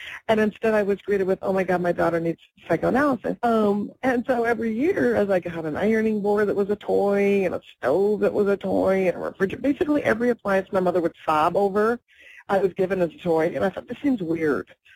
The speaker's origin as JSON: {"language": "English", "town": "Minneapolis", "region": "Minnesota", "country": "United States", "said": "Yeah, Minneapolis."}